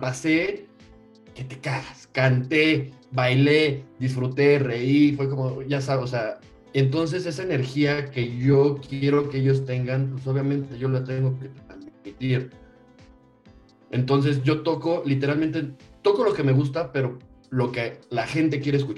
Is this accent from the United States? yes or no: no; Toluca, State of Mexico, Mexico; yo que soy de Toluca, tocar en Toluca, que sé como qué tipo de música le gusta a los de aquí